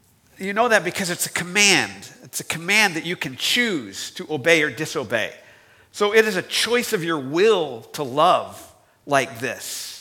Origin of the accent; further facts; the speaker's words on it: Bakersfield, California, United States; he was from my hometown of Bakersfield.